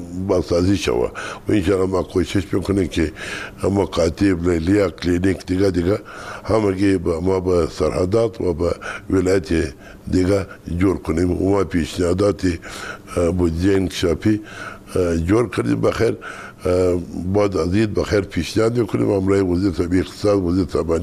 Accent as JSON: {"language": "Persian", "region": "Kandahar", "country": "Afghanistan", "said": "ما از کندهار هستیم"}